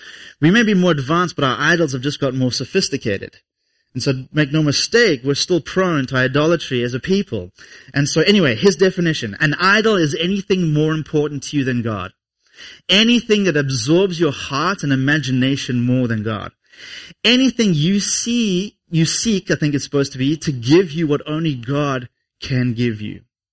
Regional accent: England, United Kingdom; born there; I was born in England, so my nation of birth did something radical.

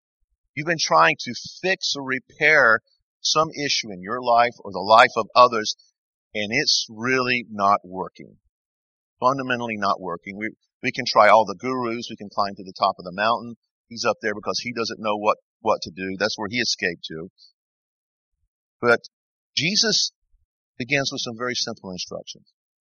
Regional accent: the South, United States; And I'm from the South where it's really, you know, it's a pretty big problem and humorous.

